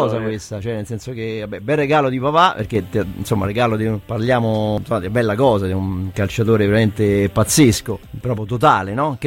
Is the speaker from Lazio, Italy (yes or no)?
yes; Rome, Lazio, Italy; io sono cresciuto, giocavo nel Nuovo Corviale, quindi la squadra meno importante della tua, quindi dopo Ponte Galeria, zona diciamo portuense, però praticamente Ponte Galeria era già fuori Roma